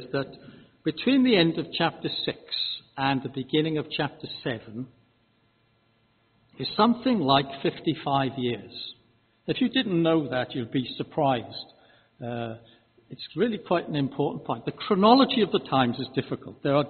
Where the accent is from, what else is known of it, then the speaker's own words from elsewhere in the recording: Wales, United Kingdom; you'll understand I come from South Wales.